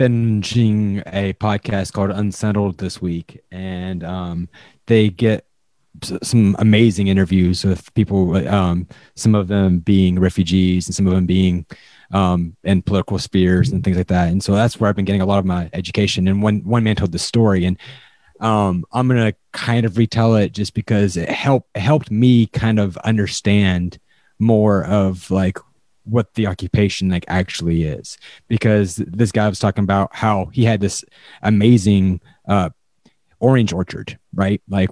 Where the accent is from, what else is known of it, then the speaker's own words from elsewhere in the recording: United States; because like being American, hardworking, you know, everything is mine, is that whole freedom mentality